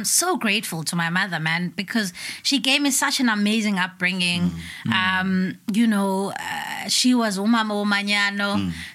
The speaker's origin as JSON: {"language": "English", "town": "Kwamdink", "country": "South Africa", "said": "First of all, I come from Kwamdink, the home of legends."}